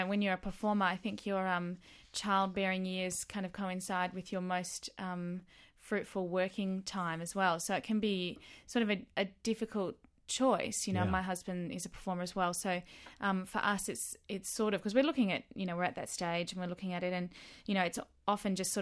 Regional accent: Western Australia, Australia; I grew up in Western Australia, where quite often it was really, really hot when we were kids.

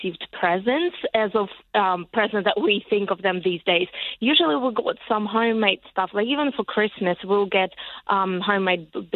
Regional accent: Ukraine; My childhood was quite good, but it was childhood when we lived in need, because after the collapse of Soviet Union

